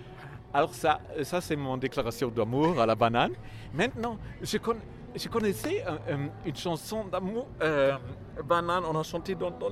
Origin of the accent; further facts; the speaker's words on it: Saarland, Germany; French is a second language; now in Switzerland; vous savez, je viens de la Sarre. En Allemagne, c'est aussi très proche de la France.